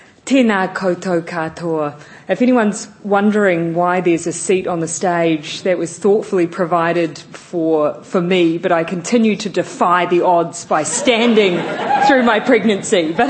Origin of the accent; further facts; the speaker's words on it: Morrinsville, Waikato, New Zealand; I grew up in Morrinsville.